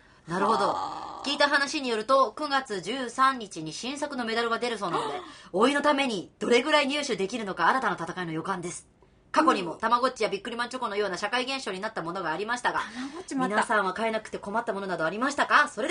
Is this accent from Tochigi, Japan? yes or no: no; Hiroshima, Japan; 私、広島なんですけど